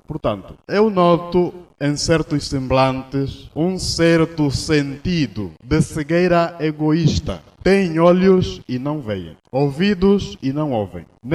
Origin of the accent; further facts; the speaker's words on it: Angola; todos somos angolanos.